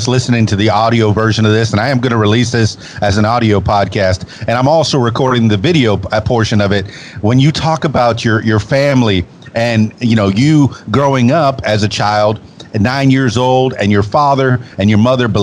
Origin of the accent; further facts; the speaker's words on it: Miami, Florida, United States; born there; first language Spanish; English is a second language; I was born in Miami, half Cuban. Yeah, from what I understand, Spanish was my first language